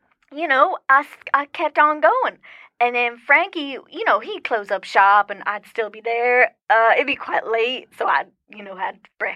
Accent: Texas, United States; West Texas.

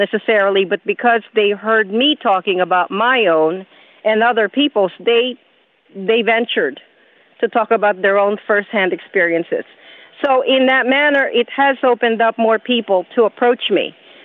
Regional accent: Philippines; from where I grew up in the Philippines, which is my native country of origin, to the present time

